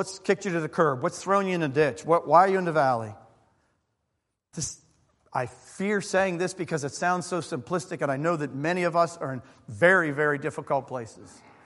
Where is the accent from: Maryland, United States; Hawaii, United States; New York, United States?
Maryland, United States; Baltimore; We're back in Baltimore, my hometown.